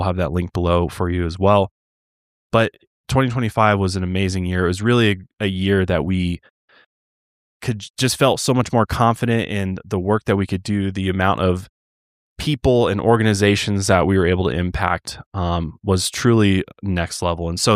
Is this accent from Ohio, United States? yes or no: no; Las Vegas, Nevada, United States; also born or lived in Colorado; I'm originally from Vegas. I'm a Vegasan.